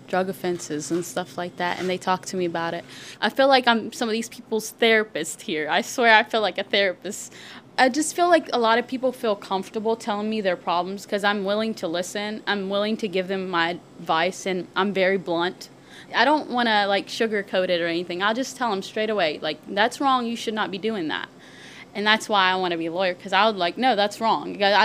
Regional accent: Tulkarm, West Bank, Palestine; I'm originally from Palestine. I'm from a little city called Turkerim, and now we live here.

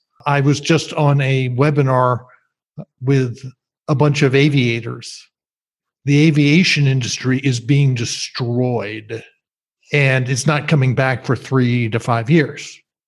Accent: New Jersey, United States; I grew up in New Jersey, and I've barely been back in 45 years.

